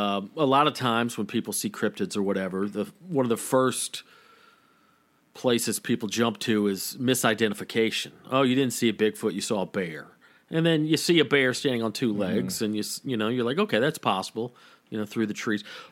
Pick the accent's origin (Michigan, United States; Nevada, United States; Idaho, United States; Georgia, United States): Georgia, United States; Waleska; Where I grew up in Waleska, Georgia, in the summer, man, you'd go outside.